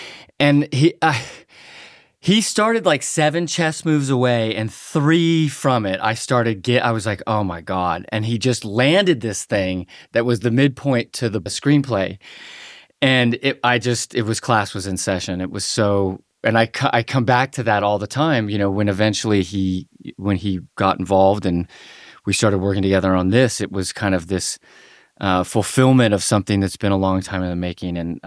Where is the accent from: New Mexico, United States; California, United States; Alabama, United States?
California, United States; now in Menlo Park, United States; So I grew up in Northern California. I have this joke where I used to be from the town that … is from, and now I'm from the town that Facebook is from.